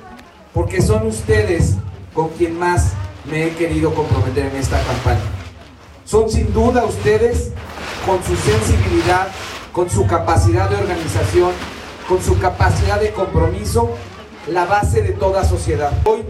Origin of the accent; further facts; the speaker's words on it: Mexico; todo aquello que nos caracteriza como mexicanos.